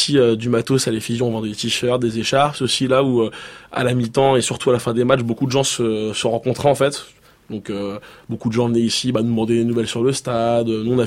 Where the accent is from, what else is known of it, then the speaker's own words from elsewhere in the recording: Paris, Île-de-France, France; Donc j'avais 8 ans. En fait, j'ai grandi à Porte de Clignancourt, donc dans le 18e, c'est à 800 mètres du stade à peine.